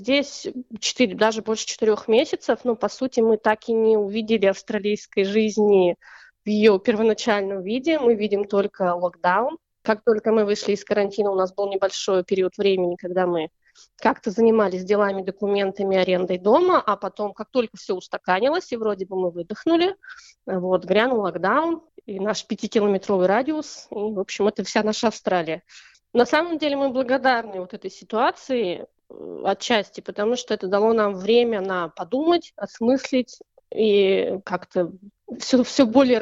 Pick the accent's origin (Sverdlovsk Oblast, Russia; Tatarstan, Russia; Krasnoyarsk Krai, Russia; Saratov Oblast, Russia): Tatarstan, Russia; Kazan; moved away as an adult; now in Australia; Мы приехали из города Казани. Приехали мы в конце мая этого года